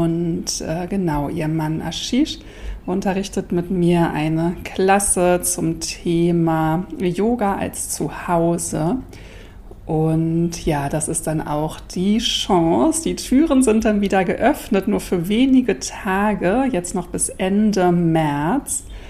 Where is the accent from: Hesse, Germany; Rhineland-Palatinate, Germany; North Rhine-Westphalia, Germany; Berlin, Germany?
Berlin, Germany; born there; in Berlin, in meinem Geburtsort, besuche meine Familie und Freunde.